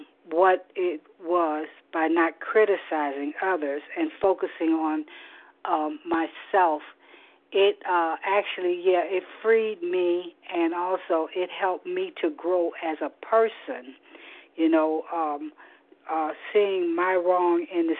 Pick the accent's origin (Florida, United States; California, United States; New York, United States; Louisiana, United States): Florida, United States; I am from Florida, Eastern Standard Time.